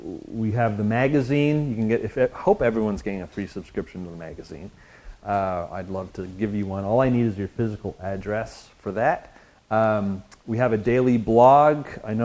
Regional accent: Montreal, Quebec, Canada; I'm originally from Montreal.

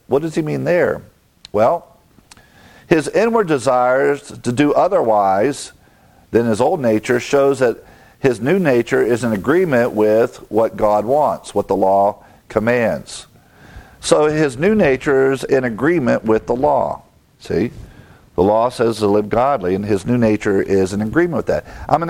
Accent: United States; found out I'm a Brit. But I'm American. I live here.

